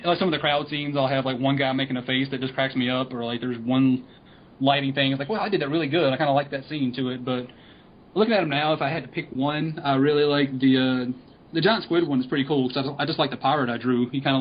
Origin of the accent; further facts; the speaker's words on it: North Carolina, United States; I grew up in North Carolina. Like, I'm like right in the middle of North Carolina, but we're close enough to the coast